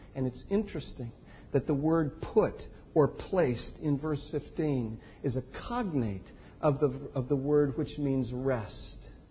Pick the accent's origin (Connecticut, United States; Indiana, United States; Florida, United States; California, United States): Indiana, United States; born there; I was born in Indiana.